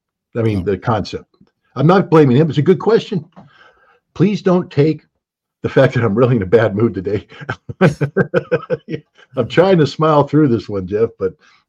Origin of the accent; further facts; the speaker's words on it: Germany; growing up in Germany in the 1980s, when you drove through parts of Germany